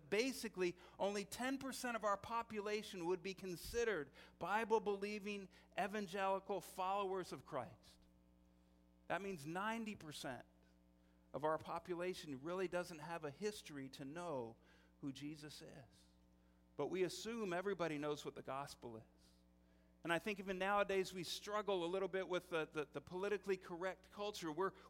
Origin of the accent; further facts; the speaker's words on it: Greenville, United States; We were raised in Greenville. We had a good family. We haven't had any tremendous adventures.